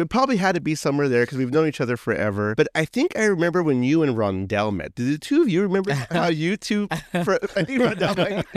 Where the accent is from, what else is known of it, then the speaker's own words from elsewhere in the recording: New York, United States; Like, we're both from New York.